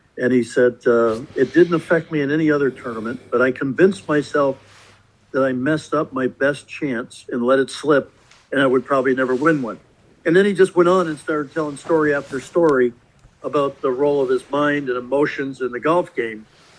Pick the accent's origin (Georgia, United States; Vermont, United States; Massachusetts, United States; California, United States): Vermont, United States; Rutland; He grew up in kind of the mountains of West Virginia, and I grew up in Rutland, Vermont.